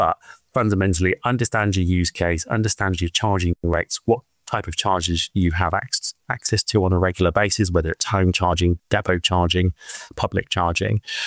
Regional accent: Swindon, South West England, United Kingdom; And then I, like everyone else, I grew up in Swindon.

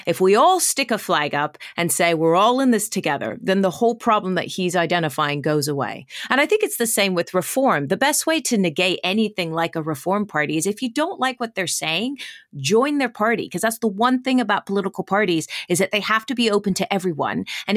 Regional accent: England, United Kingdom; we are English and we are playing the Swedish or we are playing against the Germans.

